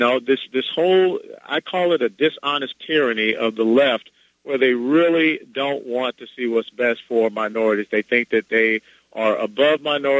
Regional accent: Florida, United States; I look at my home state here of Florida, where we've got a 12.3% unemployment.

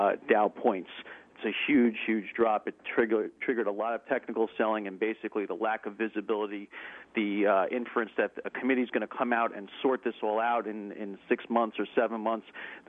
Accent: Queens, New York, United States; Incidentally, I'm the guy from Queens who sent you the book for your birthday.

